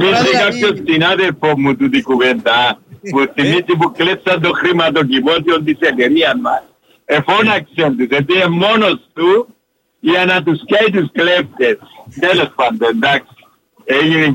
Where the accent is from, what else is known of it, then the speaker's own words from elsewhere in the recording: Paralimni, Central Greece, Greece; είμαι που το Παραλίμνη εγώ. Τώρα είναι από Παραλίμνη που σου τηλέφωνο.